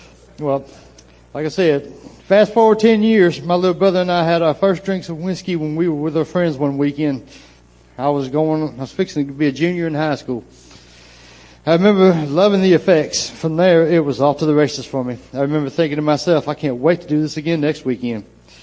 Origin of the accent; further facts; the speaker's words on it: Waverly, Tennessee, United States; also born or lived in Dickson; I was born in Dixon, Tennessee. I actually come from the town of Waverly.